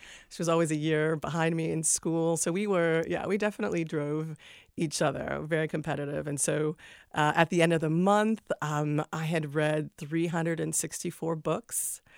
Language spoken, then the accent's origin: English; Ile-Ife, Osun, Nigeria; also born or lived in Miami, United States; So I was born in Miami, spent my first few years there, and then when I was getting ready to start first grade, we moved to Ile-Ife, Nigeria